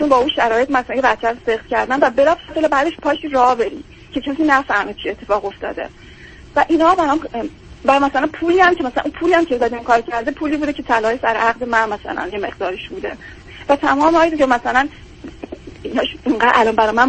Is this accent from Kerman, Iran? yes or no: yes; Kerman, Iran; من توی شهری درس میخوندم که مثلا این فاصله همه 1000 کیلومتری از شهر خودم که کرمان بود داشت.